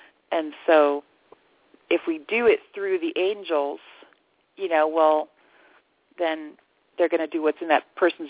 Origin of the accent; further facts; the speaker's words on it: Bible Belt, United States; because I grew up in the Bible Belt